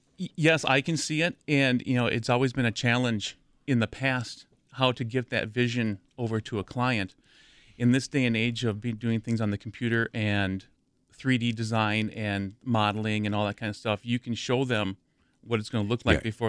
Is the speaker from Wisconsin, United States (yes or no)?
yes; Wisconsin, United States; I grew up near Madison.